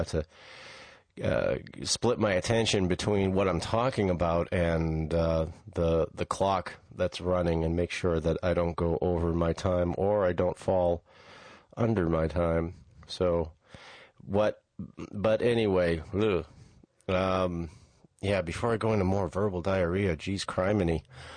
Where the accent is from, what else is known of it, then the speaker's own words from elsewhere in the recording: New England, United States; I'm from New England and we tend to not pronounce our R's.